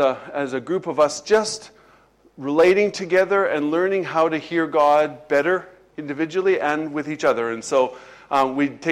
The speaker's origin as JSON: {"language": "English", "town": "Lethbridge", "region": "Alberta", "country": "Canada", "tie": "born or raised there", "lives_now": "Lowestoft, United Kingdom", "said": "And we became part of the Lowestoft Church about 3 years ago, but I'm originally from Canada. There you go. We're starting a small revival here. We're just going to bring one more Canadian every week. And so, but I grew up, had the privilege of growing up in a church in Lethbridge"}